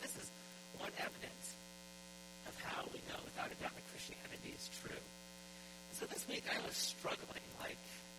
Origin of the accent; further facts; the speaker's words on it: East Coast, United States; We're from the East Coast, right?